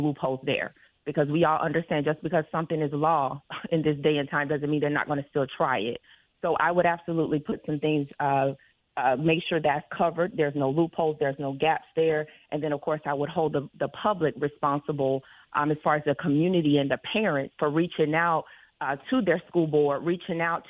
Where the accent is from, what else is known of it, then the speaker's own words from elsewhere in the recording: United States; I am an American